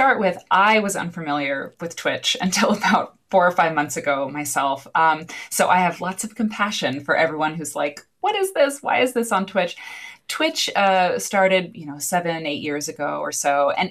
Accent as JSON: {"language": "English", "region": "Iowa", "country": "United States", "tie": "born or raised there", "said": "And I trace it back to being at home in Iowa, my home state, and being at mom's house."}